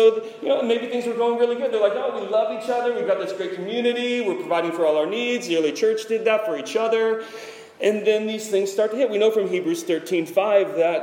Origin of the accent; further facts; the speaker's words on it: Boise, Idaho, United States; because I remember when I was growing up in Boise, Idaho, my biggest goal was to get the heck out of Boise, Idaho.